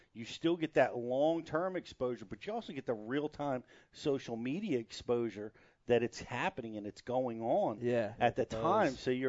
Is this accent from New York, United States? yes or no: no; New Jersey, United States; I'm some kid from Jersey trying to break into pro fishing.